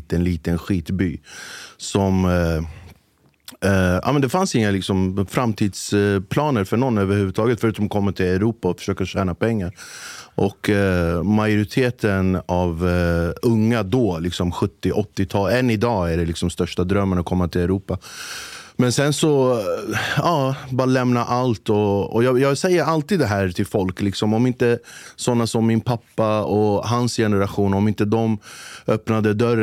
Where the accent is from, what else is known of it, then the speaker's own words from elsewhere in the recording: Sweden; Jag är kurd från Turkiet, född och uppvuxen här i Sverige.